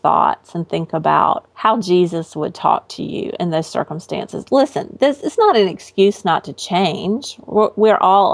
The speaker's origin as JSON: {"language": "English", "country": "United States", "said": "As American women, we just take this so for granted that we know how to read."}